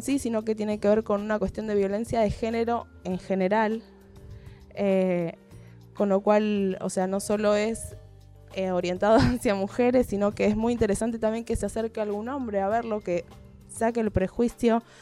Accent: Mar del Plata, Buenos Aires Province, Argentina; moved away; yo soy de Mar del Plata, y cuando me vine a vivir acá

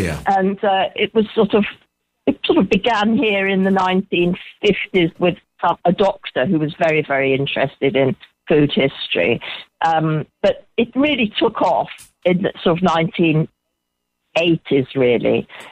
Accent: England, United Kingdom; now in Turkey; I'm English

